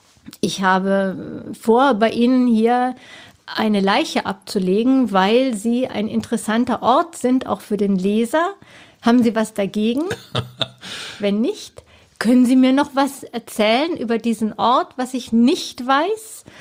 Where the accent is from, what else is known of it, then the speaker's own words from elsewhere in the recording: Baden-Württemberg, Germany; Natürlich auch Schwarzwald, wo ich herkomme.